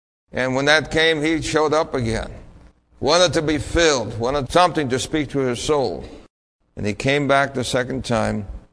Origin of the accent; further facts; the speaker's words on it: New York City, New York, United States; If you were like myself growing up in New York City as a little boy, watching cartoons all the time